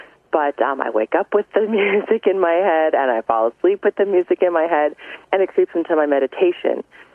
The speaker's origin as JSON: {"language": "English", "town": "Omaha", "region": "Nebraska", "country": "United States", "said": "I'm from Omaha, Nebraska."}